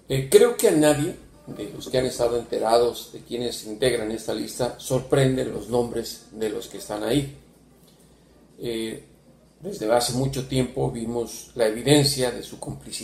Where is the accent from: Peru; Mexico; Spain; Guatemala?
Mexico; moved away as an adult; now in Washington, United States; En mis casi ya 31 años como corresponsal mexicano en Washington